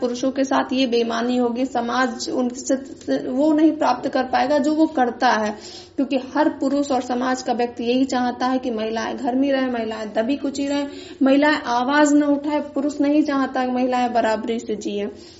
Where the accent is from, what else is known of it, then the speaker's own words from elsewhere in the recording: Basti, Uttar Pradesh, India; मैं बस्ती जिले से हूँ।